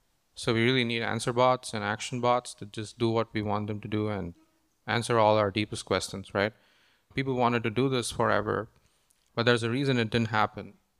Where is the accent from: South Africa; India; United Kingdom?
India; moved away as an adult; now in United States; So I came from India here 6 years ago